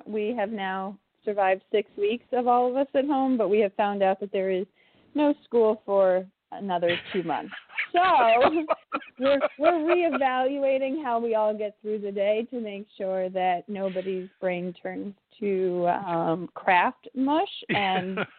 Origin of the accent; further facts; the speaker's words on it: Florida, United States; No, I'm from Florida.